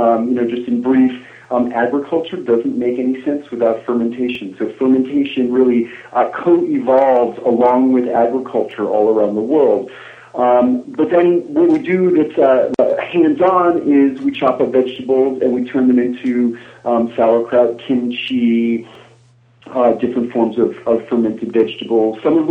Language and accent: English; New York, United States; As a kid growing up in New York, sour pickles were my very favorite food